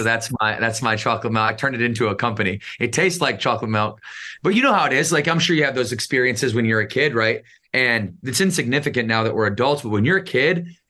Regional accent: Battle Creek, Michigan, United States; I grew up in Battle Creek, Michigan. You know, it's a little corner of Southwest Michigan.

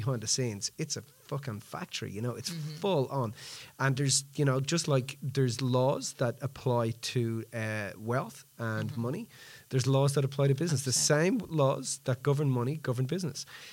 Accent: Ireland; And, you know, I'm Irish.

